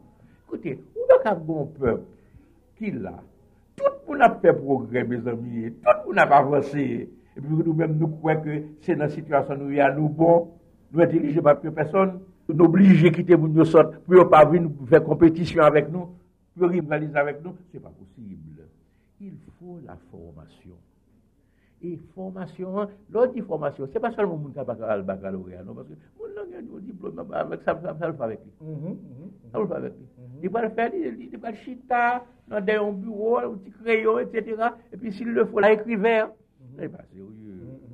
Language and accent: French; Haiti; moi-même, en tant qu'haïtien